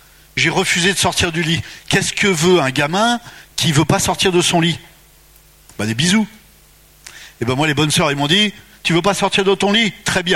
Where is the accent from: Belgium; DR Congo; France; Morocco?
France; Pays de la Loire; born there; je suis né en 1950, en France, dans la région de Nantes.